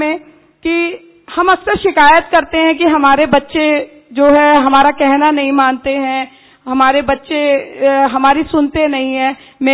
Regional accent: Faridabad, Haryana, India; मैं हरियाणा के फरीदाबाद से आती हूँ

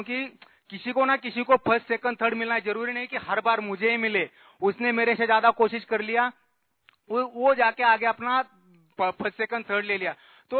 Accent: Maharashtra, India; महाराष्ट्र से हूँ और अभी एनडीआरएफ पुणे में सेवा दे रहा हूँ।

